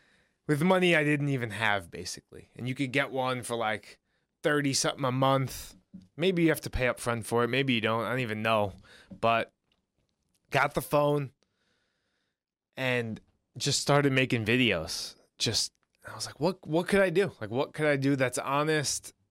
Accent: New York, United States; But from growing up in New York, or the situations that were around me, or the people

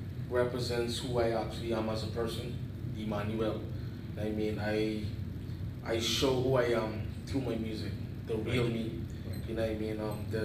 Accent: Bahamas; me growing up in the Bahamas, you know, as a Haitian

